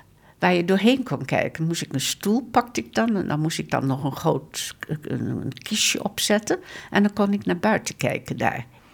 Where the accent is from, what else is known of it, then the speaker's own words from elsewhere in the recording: Gorinchem, South Holland, Netherlands; Ik ben 87 jaar. Ik ben in Gorinchem geboren en ik heb daar gewoond totdat ik ging onderduiken.